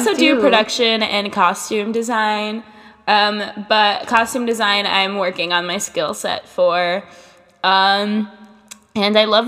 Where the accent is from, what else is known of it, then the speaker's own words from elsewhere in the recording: Miami, Florida, United States; now in Boston, United States; And I live in Boston. And I'm originally from Miami.